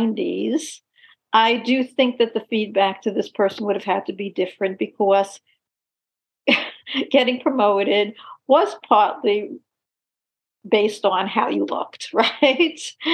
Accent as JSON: {"language": "English", "town": "Brooklyn", "region": "New York", "country": "United States", "tie": "born there", "said": "Oh, no, I was born in Brooklyn."}